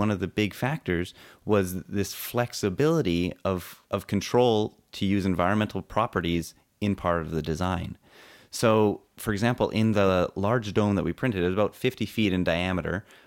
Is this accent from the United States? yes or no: no; Canada; I'm from Canada